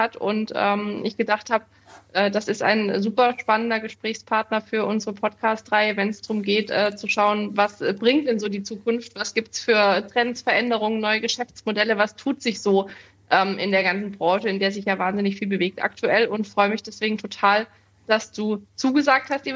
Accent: Mainz, Rhineland-Palatinate, Germany; now in Hamburg, Germany; Ich bin ja auch mittlerweile Nordlicht bei Choice. Ich komme zwar aus Mainz und bin aber mittlerweile in Hamburg beheimatet

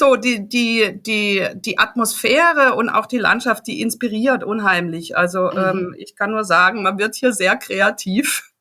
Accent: Baden-Württemberg, Germany; Am Anfang hast du mich als jemand vom Bodensee vorgestellt und ich komme aus dem Dreiländereck, also von der grünen Grenze Basel.

